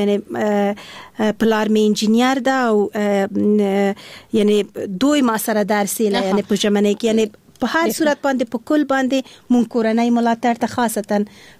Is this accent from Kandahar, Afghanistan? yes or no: no; Kabul, Afghanistan; born there; زه د افغانستان یم، ما ته هیڅ فرق نه لري، خو په هر صورت باندې بیا هم یو ولایت پورې اړه نیسو. زه د اصلا پلار مې د خوست ده، مور مې د پکتیا ده، او زه په خپله کابل کې زیږیدلی یم